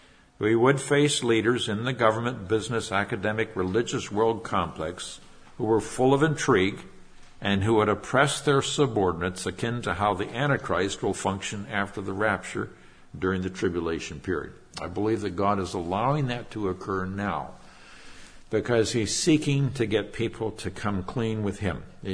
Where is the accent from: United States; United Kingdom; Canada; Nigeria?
Nigeria; When I was a boy growing up in Nigeria, the Russians, who were Marxists, were trying to get Nigerian young people at the time to buy into Marxism. And I was countering Marxism with teenage Africans when I was growing up in Nigeria.